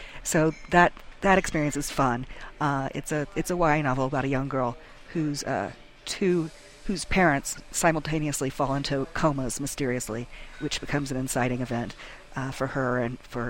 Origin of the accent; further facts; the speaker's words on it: Texas, United States; we're both from Texas, and my husband especially, it's hard for him to eat vegetarian